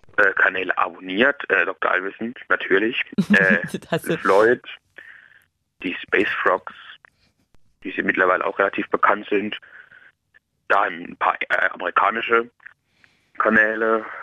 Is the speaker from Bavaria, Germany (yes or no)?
no; Baden-Württemberg, Germany; ich komme aus Baden-Württemberg